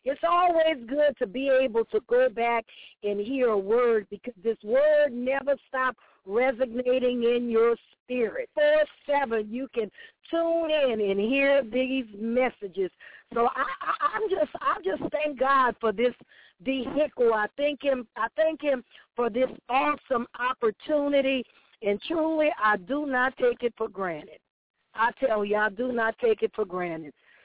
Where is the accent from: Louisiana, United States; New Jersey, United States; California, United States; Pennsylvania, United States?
Louisiana, United States; New Orleans; I'm from New Orleans, so we used to breaking folks down and giving them nicknames.